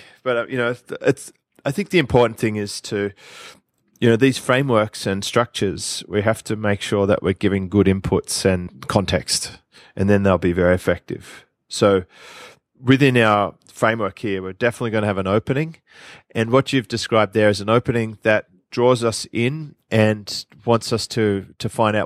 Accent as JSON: {"language": "English", "country": "Australia", "said": "Like as an Australian or having visited the UK a lot"}